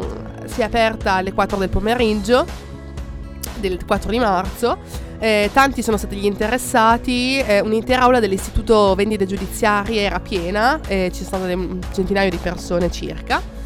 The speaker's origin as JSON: {"language": "Italian", "town": "Parma", "region": "Emilia-Romagna", "country": "Italy", "said": "Adesso io sono abbastanza arrabbiata da queste cose perché sono di Parma"}